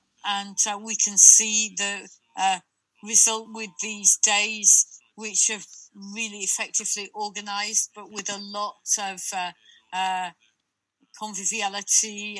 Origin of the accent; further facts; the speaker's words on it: France; myself again … I'm French. I'm speaking from Paris.